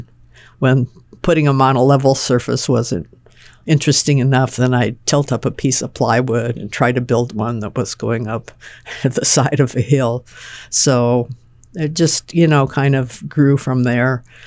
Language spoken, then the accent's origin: English; Seattle, Washington, United States; Growing up in Seattle, it's a city, so you go down streets wherever and you're going by all kinds of buildings.